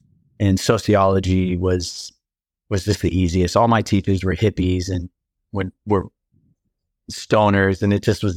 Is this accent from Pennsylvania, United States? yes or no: no; Tampa, Florida, United States; also born or lived in Germany; Yeah. I'm from Tampa, Florida. I was born in Germany.